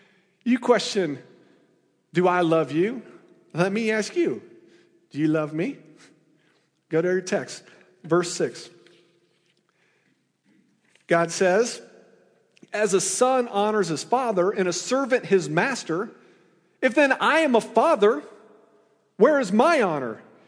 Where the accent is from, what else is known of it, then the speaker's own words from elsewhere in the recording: Iowa, United States; for me, I'm from Iowa, you know, I went to Iowa State.